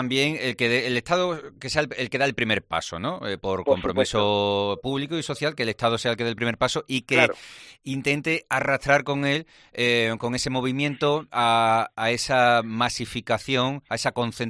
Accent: Extremadura, Spain; Somos extremeños y estamos destinados, nuestro destino es emigrar, formarnos como mucho y salir fuera.

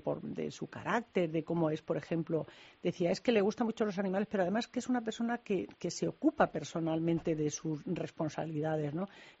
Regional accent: Spain; te sientes orgullosa como española

